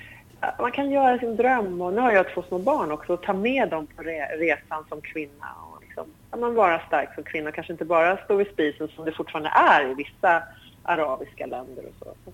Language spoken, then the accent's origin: Swedish; Sweden; born there; jag är då mer född i Sverige, men jag är också halvlibanes. Min pappa är från Libanon.